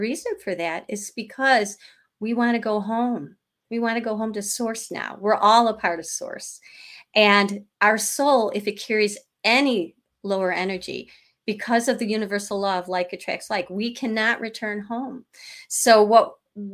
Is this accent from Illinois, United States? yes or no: yes; Chicago, Illinois, United States; And Monica lives in Colorado, and I'm from Chicago, so I've never been.